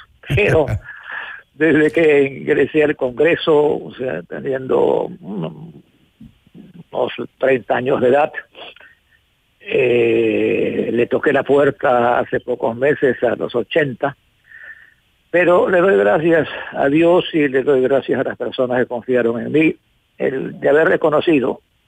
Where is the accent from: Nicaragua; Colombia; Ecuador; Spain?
Ecuador; realmente nos llama a una profunda reflexión como ecuatorianos.